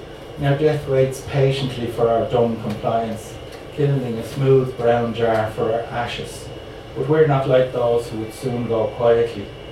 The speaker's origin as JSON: {"language": "English", "town": "Dublin", "region": "Leinster", "country": "Ireland", "tie": "born or raised there", "said": "I grew up in Stony Batter, which is in the north inner city in Dublin."}